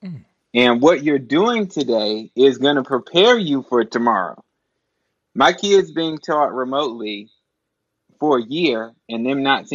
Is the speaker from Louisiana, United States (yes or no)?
no; Nashville, Tennessee, United States; When I grew up in Nashville, Tennessee.